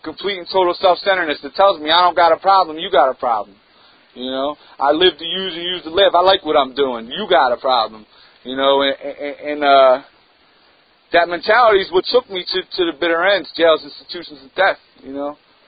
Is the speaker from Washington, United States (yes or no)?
no; Philadelphia, Pennsylvania, United States; I'm originally from Philadelphia. Me and my man were talking about it. He's from my neighborhood. You know, I grew up, like, where his dad's store was.